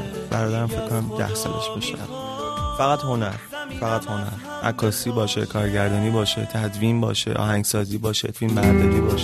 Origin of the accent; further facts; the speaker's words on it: Tehran, Tehran Province, Iran; born there; متولد تهرانم، به سمت پاسدار زندگی میکنم. 25 سالمه، متولد یک آذر هم هستم